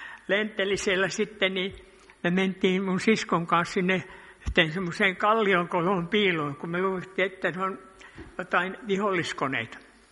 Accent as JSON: {"language": "Finnish", "town": "Jakobstad", "region": "Ostrobothnia", "country": "Finland", "tie": "born or raised there", "said": "Mähän olen syntynyt täällä Pietarsaaressa ensimmäisenä meidän perheen lapsista. Me asuimme silloin tuolla pormestarin saaressa siellä höyrysahalla."}